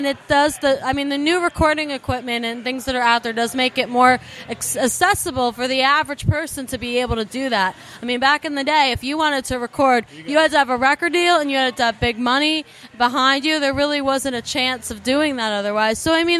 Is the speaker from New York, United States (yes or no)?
yes; Woodstock, New York, United States; Yeah, I'm originally from Woodstock, New York, so I kind of grew up in a real musical town, the Hudson Valley.